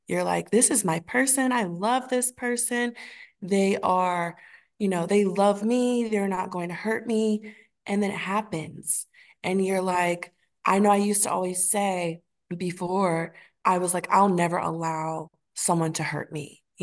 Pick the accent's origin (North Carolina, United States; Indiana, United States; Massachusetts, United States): North Carolina, United States; So originally I'm from North Carolina, joined the military at 23 and I got out in 2022.